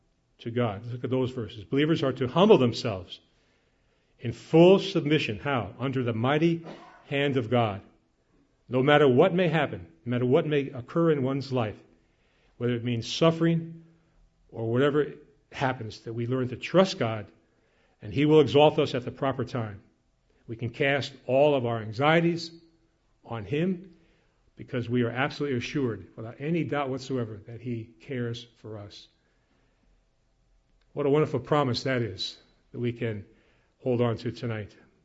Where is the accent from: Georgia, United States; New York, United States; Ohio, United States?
New York, United States; Yonkers; I'll never forget one time when I was growing up in Yonkers